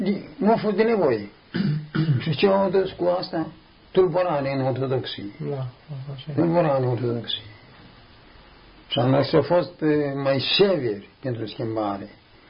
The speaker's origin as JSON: {"language": "Romanian", "town": "Dorohoi", "region": "Botoșani County", "country": "Romania", "said": "că eu sunt din Dorohoi, de sus."}